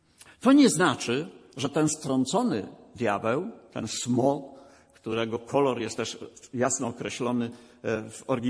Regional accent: Gdańsk, Pomeranian Voivodeship, Poland; Mój pastor zboru, w którym się wychowałem w Gdańsku

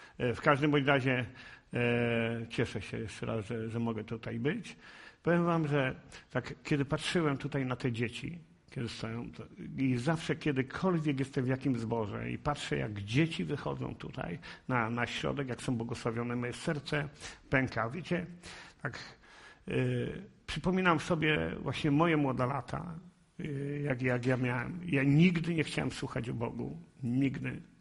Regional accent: Kutno, Łódź Voivodeship, Poland; Moi rodzice byli jednymi z najbogatszych ludzi w Kutnie

